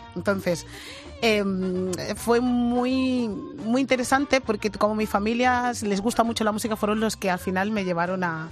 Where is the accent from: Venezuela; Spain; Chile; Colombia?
Spain; Madrid, Community of Madrid; born there; nací en Madrid, mis padres son de Guinea Ecuatorial